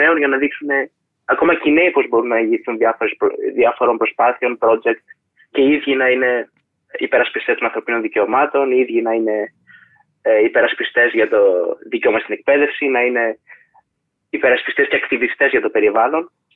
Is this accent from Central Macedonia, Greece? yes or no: yes; Thessaloniki, Central Macedonia, Greece; Είμαι από τη Θεσσαλονίκη